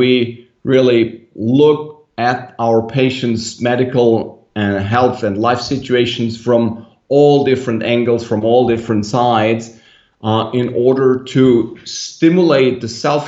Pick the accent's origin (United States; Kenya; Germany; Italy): Germany; because German law allows physicians in my home country to use drugs on single prescriptions